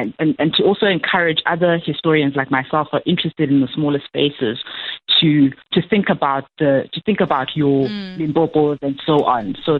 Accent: King William's Town, Eastern Cape, South Africa; I'm from there. I grew up in King Williamstown, Ekonwe

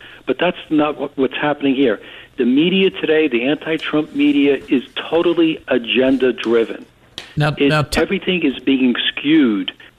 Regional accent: New York, United States; again, I'm from New York, you know, a lot of things, we had thick skin.

